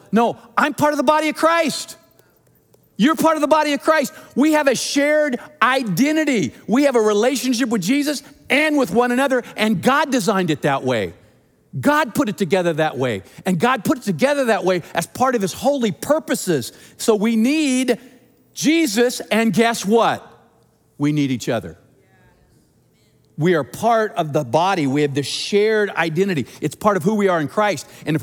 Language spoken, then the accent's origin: English; United States; I'm an American. That's part of my identity.